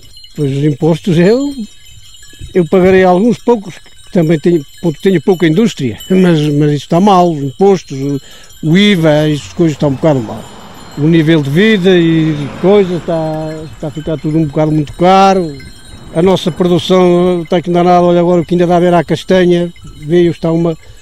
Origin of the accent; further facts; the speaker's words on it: Cova de Lua, Norte, Portugal; Somos daqui de Cova de Lua.